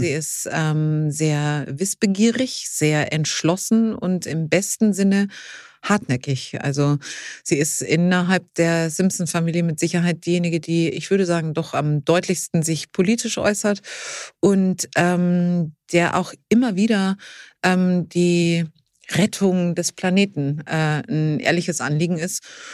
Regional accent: Bavaria, Germany; born or raised there

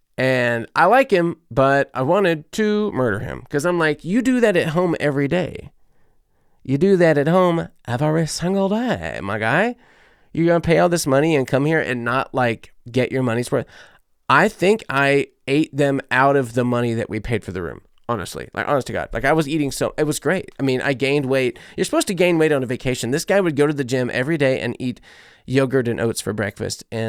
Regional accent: United States; I love it. I'm American through and through.

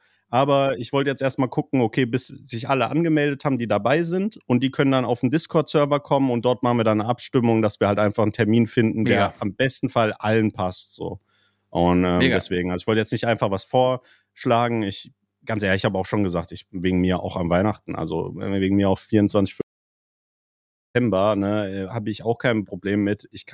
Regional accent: Frankfurt, Hesse, Germany; ja, ich bin auch Frankfurter

